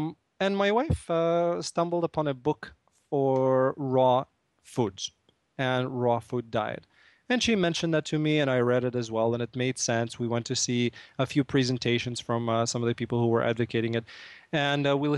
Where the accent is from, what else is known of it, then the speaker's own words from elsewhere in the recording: Russia; I grew up in Russia, where the staple of nutrition was potato and chicken